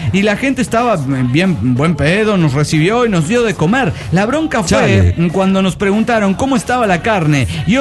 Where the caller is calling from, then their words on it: Coacalco, State of Mexico, Mexico; de Coacalco, Edomex.